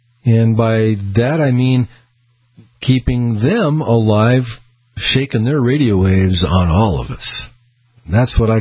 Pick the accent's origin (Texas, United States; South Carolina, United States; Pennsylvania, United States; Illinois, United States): Illinois, United States; Peoria; I was born in Peoria, Illinois. Lived there. It's flat.